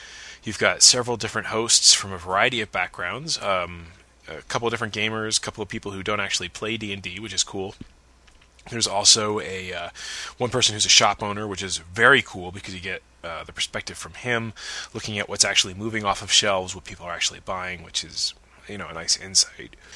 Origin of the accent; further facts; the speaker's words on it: Easton, Pennsylvania, United States; Actually, I didn't find them in my own specific town of Easton, Pennsylvania, but I did find another one in the Lehigh Valley